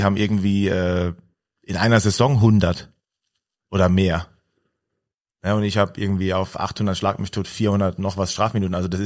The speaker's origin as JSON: {"language": "German", "town": "Lampertheim", "region": "Hesse", "country": "Germany", "said": "Ich komme ja aus Lampertheim, das ist ja auch 25 Minuten von der Eishalle entfernt gewesen damals und es gab in der Region nur Mannheim."}